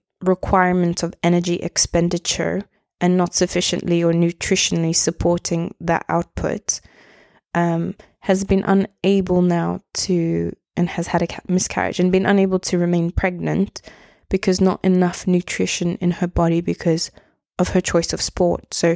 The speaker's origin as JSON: {"language": "English", "country": "South Africa", "said": "I'm from South Africa"}